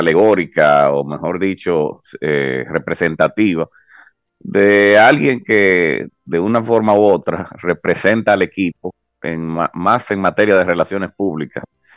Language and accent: Spanish; Dominican Republic; sí, somos humanitarios, los dominicanos no le cerramos la puerta